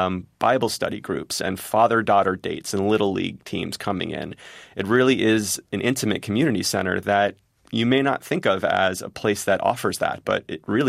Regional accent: Texas, United States; I have nostalgic memories of growing up in Texas, and there's a regional chain there called Whataburger, which every Texan will tell you is the greatest thing on earth.

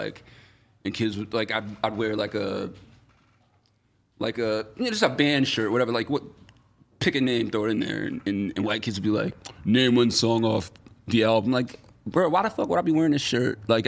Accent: Syracuse, New York, United States; Like, growing up in Syracuse, we go to hardcore shows all the time.

